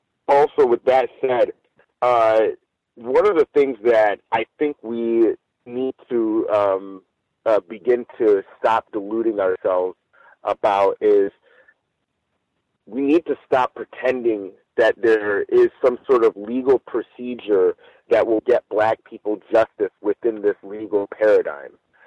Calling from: Pomona, California, United States; I'm reporting from Pomona, California.

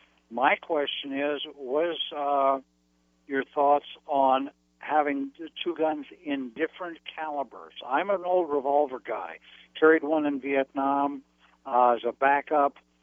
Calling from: Norwalk, Connecticut, United States; I'm calling in from Norwalk, Connecticut.

